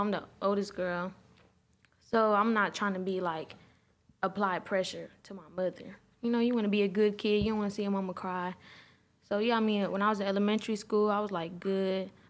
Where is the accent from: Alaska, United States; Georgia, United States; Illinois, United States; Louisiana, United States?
Georgia, United States; Clay County; also born or lived in Atlanta; But, yeah, I'm from Clay County. I was born in Atlanta. I was back and forth Atlanta, Clay County. So I'll claim both. But, you know, I'm Clay County for sure, 100 all day.